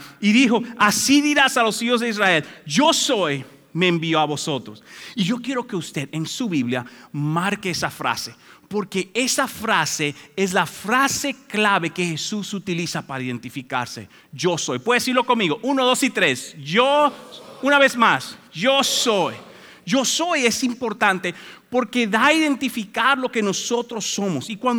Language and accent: Spanish; Dominican Republic; now in United States; pero en mi país, mi mamá me enviaba a un lugar que le llaman el colmado en República Dominicana. Aquí le dicen la bodega o la tienda de la esquina.